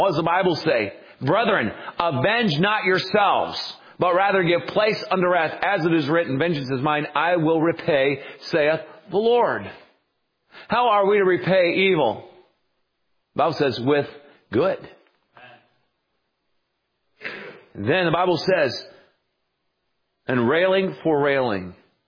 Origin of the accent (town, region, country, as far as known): South Carolina, United States